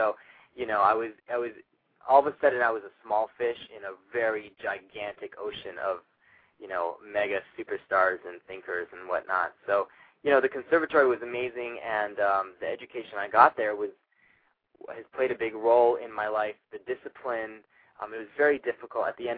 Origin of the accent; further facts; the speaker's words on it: Fort Collins, Colorado, United States; Yeah, I grew up in northern Colorado. It's a small city of about 100,000 people. It's called Fort Collins. It's a college town.